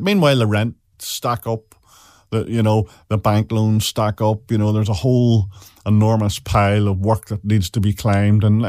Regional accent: Ireland; moved away; also born or lived in England; Ireland, was finding it difficult, and I worked very hard and long into the night trying to change my accent.

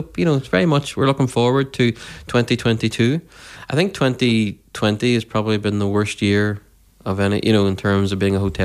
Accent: Derry, Northern Ireland, United Kingdom; And I says, we're from Derry.

